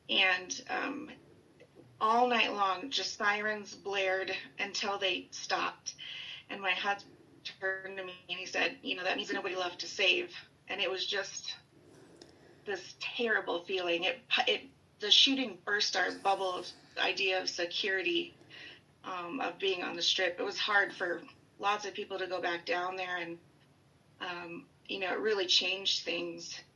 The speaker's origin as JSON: {"language": "English", "region": "Alaska", "country": "United States", "tie": "born or raised there", "also_born_or_lived": "Grand Forks, North Dakota", "said": "I grew up in Alaska, and then I lived in Grand Forks, North Dakota, which is where Katie"}